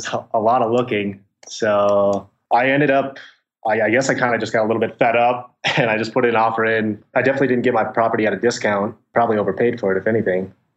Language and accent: English; Minnesota, United States; Well, going into it, I came from Minnesota where I could find a duplex.